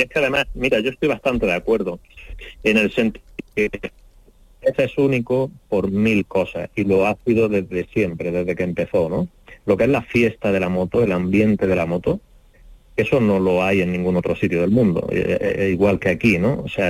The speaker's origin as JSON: {"language": "Spanish", "town": "Jerez de la Frontera", "region": "Andalusia", "country": "Spain", "tie": "born or raised there", "said": "Yo creo que Jerez, para mí, es la carrera, no solo porque es mi tierra"}